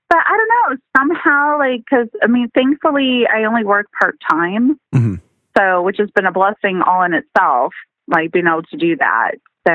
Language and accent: English; New Hampshire, United States; from New Hampshire, beautiful state of New Hampshire.